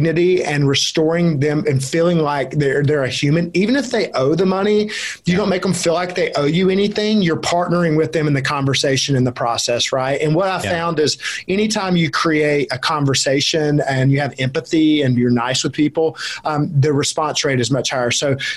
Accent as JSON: {"language": "English", "region": "Alabama", "country": "United States", "said": "I'm from Alabama. So I don't ask me to spell on your show, Rick."}